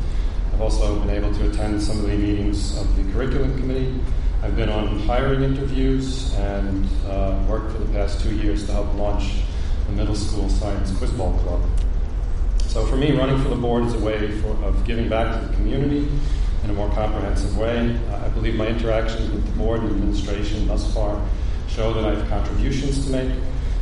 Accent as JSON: {"language": "English", "region": "New York", "country": "United States", "tie": "born or raised there", "lives_now": "Center Moriches, United States", "said": "a 14-year resident of Center Mauritius. I grew up on Long Island. I went to Hopok Schools, and that's a much different school district than Center Mauritius."}